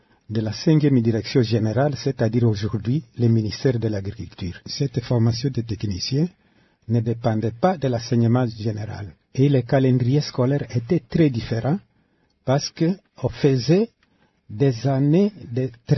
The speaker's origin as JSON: {"language": "French", "town": "Lubero", "region": "North Kivu", "country": "DR Congo", "tie": "born or raised there", "said": "Oui, on a grandi là-bas parce qu'à l'époque, on ne circulait pas beaucoup. On restait dans les sphères de ce territoire jusqu'à 1959."}